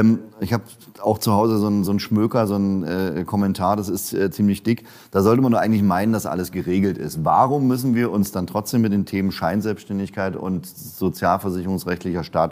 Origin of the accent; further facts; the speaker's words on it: Brandenburg, Germany; Ich bin ja auch Brandenburger